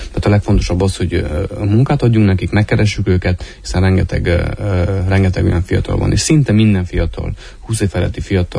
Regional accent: Mediaș, Sibiu County, Romania; csak ha kiemelhetem Szeben megyét, Meggyes, onnan származom én is

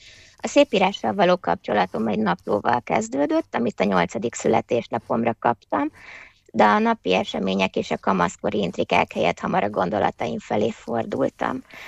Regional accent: Budapest, Hungary; also born or lived in Székelykeresztúr, Romania; Budapesten nőttem fel, de erdélyi gyökerekkel rendelkezem. 8 éves koromig Székelyföldön éltem, Székelykeresztúron.

